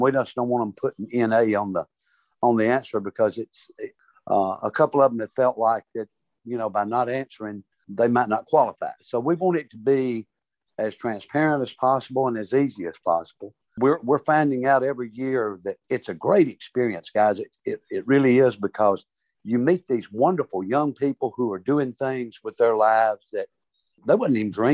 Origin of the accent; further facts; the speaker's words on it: Talladega, Alabama, United States; from Talladega, Alabama.